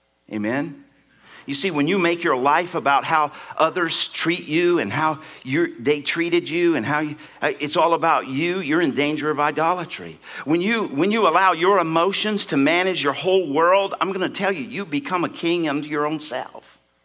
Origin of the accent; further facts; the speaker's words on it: Ireland; I'm Irish.